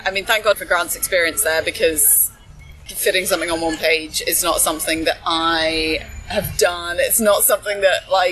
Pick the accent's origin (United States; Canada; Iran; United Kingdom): United Kingdom; Norwich, East of England; I grew up in Norwich